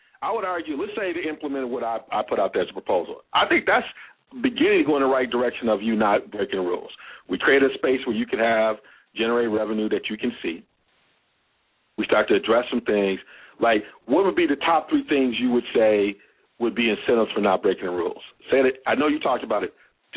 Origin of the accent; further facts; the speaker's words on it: Michigan, United States; I'm from Michigan, so you always, and Phil from Michigan, you always welcome to the show.